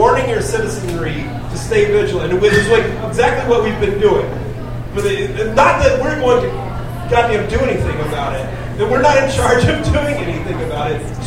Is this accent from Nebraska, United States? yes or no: no; Texas, United States; Here's a little gem from my state that I just read today. I'm from Texas.